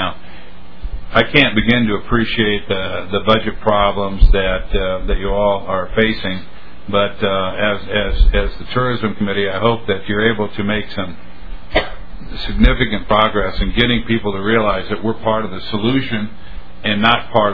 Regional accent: Iowa, United States; moved away; I am an escaped Iowan. I grew up in Iowa.

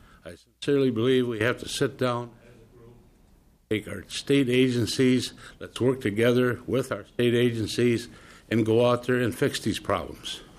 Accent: Deer River, Minnesota, United States; I'm from Deer River, Minnesota.

